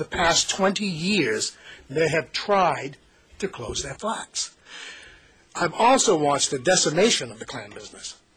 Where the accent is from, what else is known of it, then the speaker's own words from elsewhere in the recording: Wiscasset, Maine, United States; I'm from Wiscasset. I've been involved in the industry for 55 years.